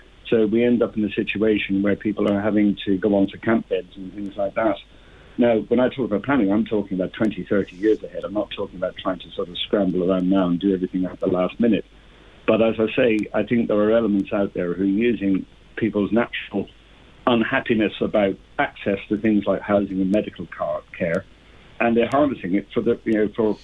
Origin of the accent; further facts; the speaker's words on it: Ireland; We can't forget that we as Irish people were a migrant race ourselves for for over 100 years since the famine.